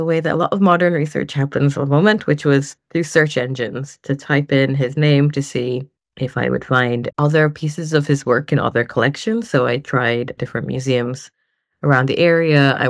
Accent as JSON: {"language": "English", "country": "Jamaica", "said": "So myself, I'm also from Jamaica, and I started my career as an artist."}